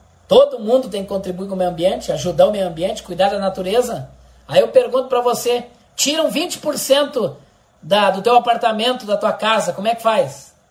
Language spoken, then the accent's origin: Portuguese; Santiago, Rio Grande do Sul, Brazil; Quem é de Santiago, no Rio Grande do Sul, no interior gaúcho, né? Eu sou de Santiago, natural de Santiago.